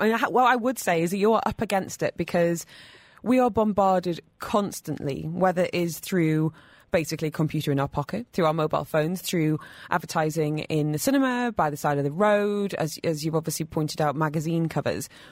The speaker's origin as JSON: {"language": "English", "country": "United Kingdom", "lives_now": "Dubai, United Arab Emirates", "said": "Now, as a Brit, I'm not adverse to the odd bit of small talk about the weather."}